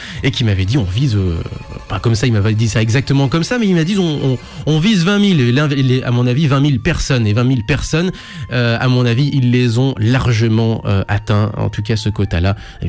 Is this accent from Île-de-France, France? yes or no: no; Lyon, Auvergne-Rhône-Alpes, France; mais en encore plus éparpillé que chez nous à Lyon.